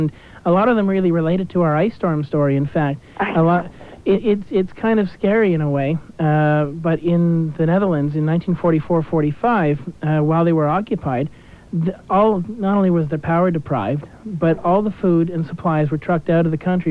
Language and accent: English; Canada; they could clearly see we're from Canada